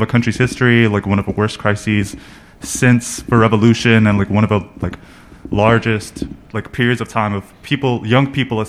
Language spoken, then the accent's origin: English; Virginia, United States; now in Chicago, United States; I'm from Virginia. I'm temporarily Chicago-based